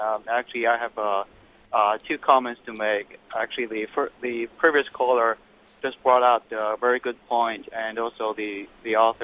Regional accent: China; I grew up in China, so the culture there is very different from Japan and Korea.

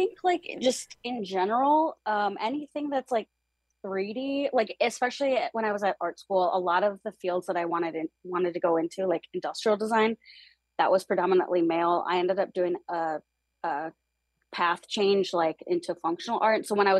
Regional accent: Traverse City, Michigan, United States; And growing up in Traverse City, Michigan, it was always told to us

